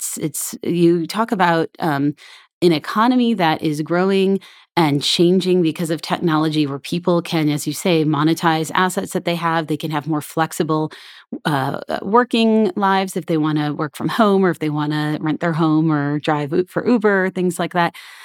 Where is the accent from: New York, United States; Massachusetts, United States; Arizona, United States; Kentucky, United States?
Arizona, United States; So my home state of Arizona has made some significant progress here.